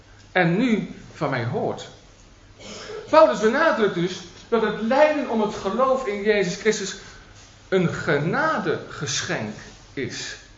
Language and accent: Dutch; Rotterdam, South Holland, Netherlands; born there; zoals ze in Rotterdam, waar ik geboren ben, zeggen.